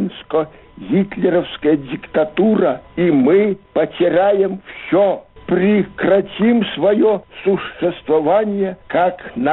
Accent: Belarus; Как коренной белорус обращаюсь

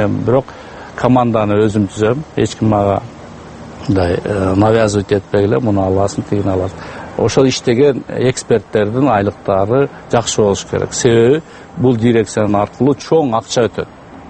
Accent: Osh, Osh Region, Kyrgyzstan; Ош шаарында мен ушул жерде чоңойгонмун, баардыгы тааныш.

